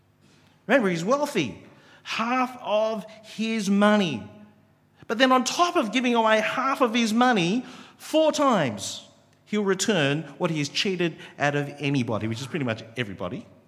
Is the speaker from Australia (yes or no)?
yes; Australia; I know I'm young, I know I'm from Australia